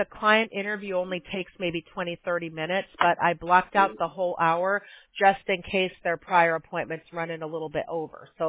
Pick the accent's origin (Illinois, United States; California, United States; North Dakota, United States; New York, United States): Illinois, United States; Chicago; I'm originally from Chicago, and last time I was there, I was buying some Bears gear